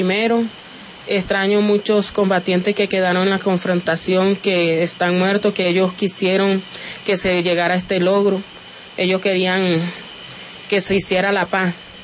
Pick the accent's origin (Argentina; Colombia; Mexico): Colombia; La Guajira; Nosotros nos venimos desplazados de La Guajira para Varas Blancas, buscando un rumbo mejor.